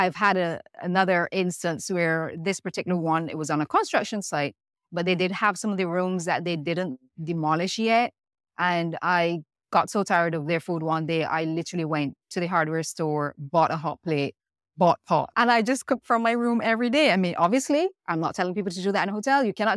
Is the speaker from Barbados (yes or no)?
yes; Barbados; moved away as an adult; I'm originally from Barbados. I did all my education in Barbados.